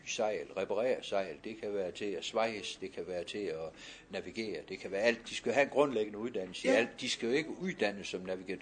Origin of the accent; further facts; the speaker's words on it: Ringkøbing, Central Denmark Region, Denmark; born there; at som barn er født i Ringkøben, så stor trivs jeg ved at komme herud på klitten.